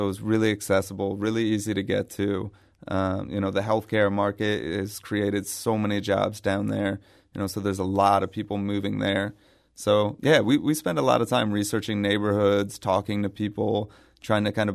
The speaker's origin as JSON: {"language": "English", "town": "Washington", "region": "District of Columbia", "country": "United States", "tie": "born or raised there", "said": "We were looking at Washington, D.C., which is my hometown"}